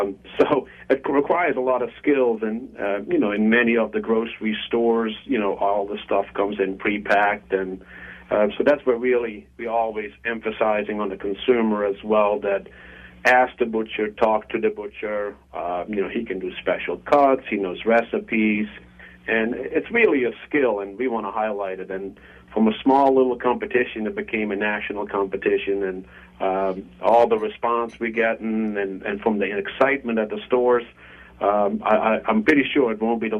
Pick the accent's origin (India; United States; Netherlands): Netherlands; And originally I'm from Holland, and I went to an apprenticeship program.